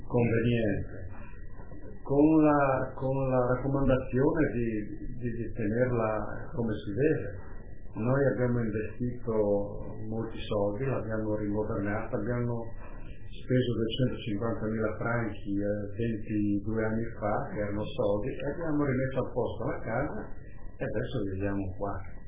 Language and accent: Italian; Friuli-Venezia Giulia, Italy; per noi friulani non è che ci sentiamo né rossi né bianchi né neri. Noi siamo friulani